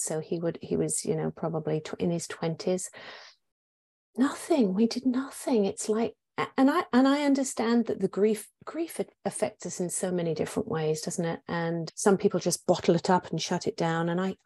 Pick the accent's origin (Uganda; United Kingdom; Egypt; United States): United Kingdom; England; I'm English.